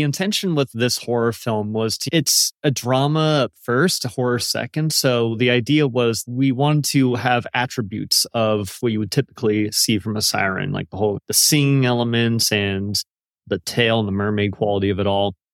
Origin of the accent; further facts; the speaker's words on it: Everett, Washington, United States; now in Seattle, United States; Yes, sir. I'm born and raised. I grew up in Everett, Washington, and then lived in Seattle for the last 10 years or so now.